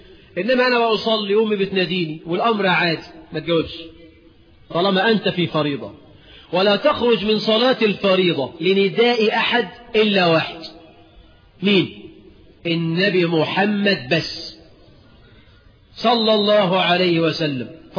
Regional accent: Egypt; أنا عارف مصريين كويس، أنا مصري

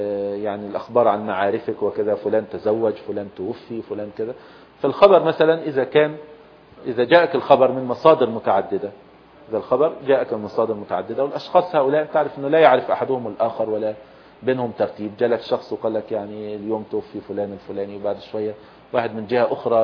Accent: Egypt; وعندنا في مصر كان يوجد فيها

